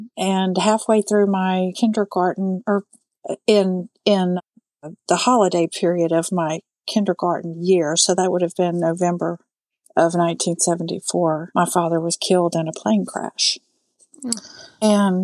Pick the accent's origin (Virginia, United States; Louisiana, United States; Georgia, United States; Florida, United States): Louisiana, United States; Lake Charles; born there; I was born in Lake Charles, Louisiana in June of 1969 to my mom's second marriage.